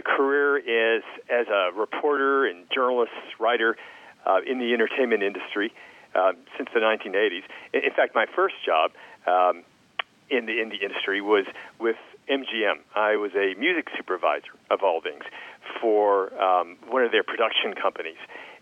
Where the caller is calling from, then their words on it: Hollywood, California, United States; I'm calling you, I'm talking to you from Hollywood, where I can report it's a beautiful sunset.